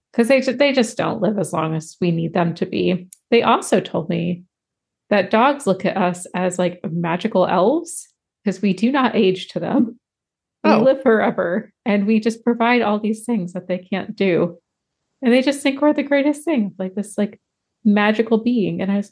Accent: Midwest, United States; I've never experienced a nice spring as a Midwesterner.

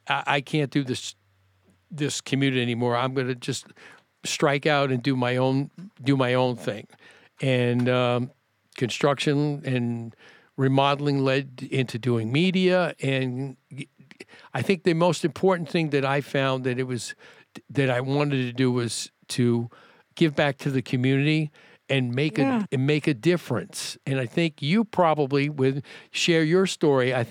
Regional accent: New York, United States; also born or lived in Chicago / Boston; now in Phoenix, United States; I grew up in New York, and if I would have moved to Phoenix straight from New York, I think way back when I moved here in 1989

